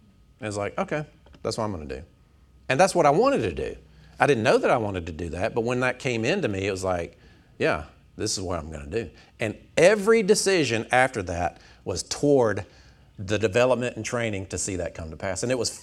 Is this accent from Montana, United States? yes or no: no; Tyrone, Georgia, United States; So I grew up in Tyrone, graduated from McIntosh High School, and it just felt like, no, go home.